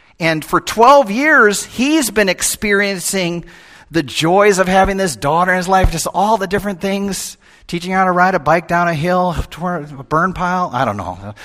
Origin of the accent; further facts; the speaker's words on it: Chicago, Illinois, United States; And so I'm this little kid growing up in Chicago